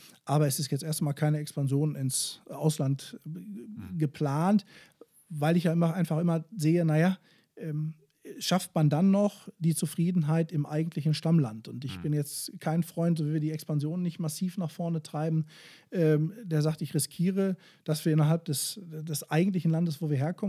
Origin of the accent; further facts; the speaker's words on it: Bochum, North Rhine-Westphalia, Germany; als Bochumer Junge, der ich nun mal bin, mein Leben lang begleitet